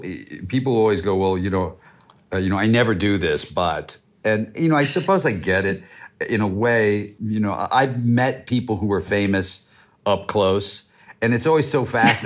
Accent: Augusta, Kentucky, United States; He was in my hometown of Augusta, Kentucky.

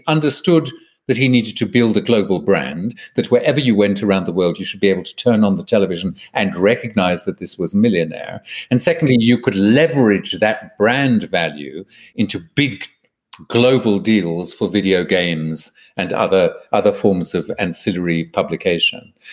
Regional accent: Netherlands; English is a second language; By the way, that show had probably been on air at least 3 years in my home country because it needed to have an established identity. So it's, my show's been on air for 3 years in Holland.

